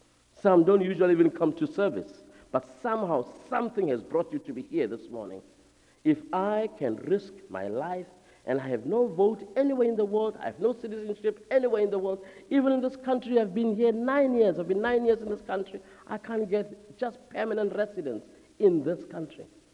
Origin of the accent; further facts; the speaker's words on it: South Africa; They have been born and brought up in South Africa. They are just as African as I am.